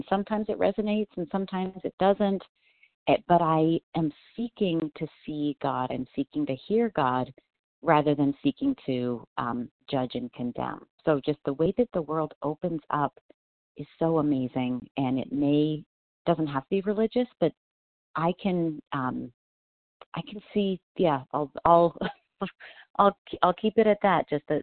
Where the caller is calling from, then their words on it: Colorado, United States; I am calling from Colorado.